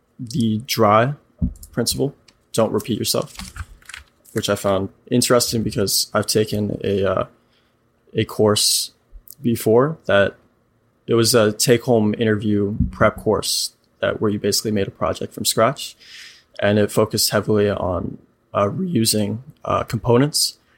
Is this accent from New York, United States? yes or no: yes; New York, United States; I'm from New York in the US.